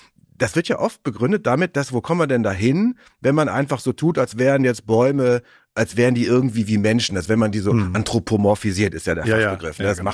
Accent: North Rhine-Westphalia, Germany; Ich komme ja aus dem Rhein-Sieg-Kreis. Ich komme ja aus dem Rheinland

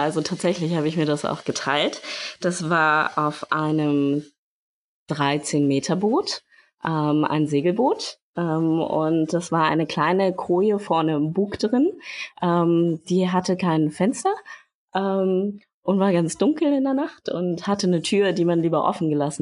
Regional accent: Berlin, Germany; Ja, also ich komme aus Berlin. Ich habe in Berlin und Hamburg studiert.

